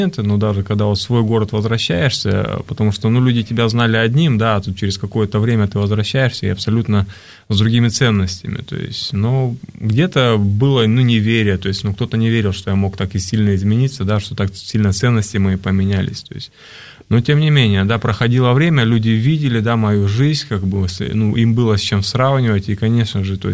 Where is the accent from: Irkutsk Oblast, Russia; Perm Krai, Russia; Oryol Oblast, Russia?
Irkutsk Oblast, Russia; Irkutsk; И одна из команд, она ехала в город Иркутск, то есть это мой родной город